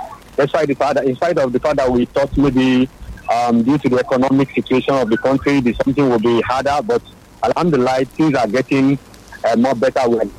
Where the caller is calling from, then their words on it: Alakuko, Lagos, Nigeria; I'm calling from Ojukwu LCD, Alakuko, Lagos.